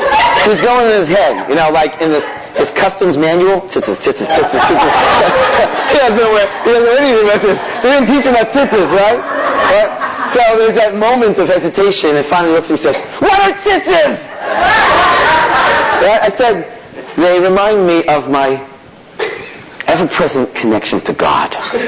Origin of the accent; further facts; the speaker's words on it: Israel; listen, sir, I'm used to this, don't worry, I'm from Israel.